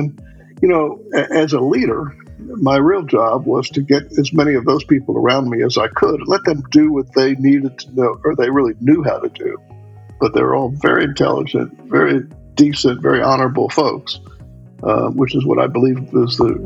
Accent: Orlando, Florida, United States; But I'm a native Floridian, and when I was born in Florida, it was a tiny little burg of a state

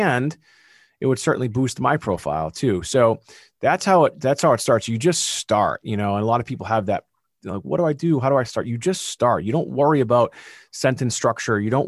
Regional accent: Massachusetts, United States; accent: Massachusetts; There's my Massachusetts accent, record it, then transcribe it.

